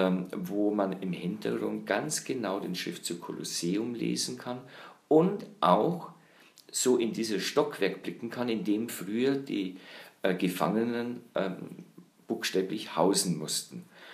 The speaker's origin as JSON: {"language": "German", "town": "Regensburg", "region": "Bavaria", "country": "Germany", "said": "Ich als Regensburger"}